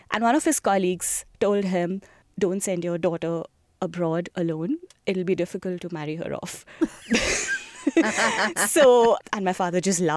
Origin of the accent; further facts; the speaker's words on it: New Delhi, Delhi, India; born there; I was born in India, in the capital, New Delhi.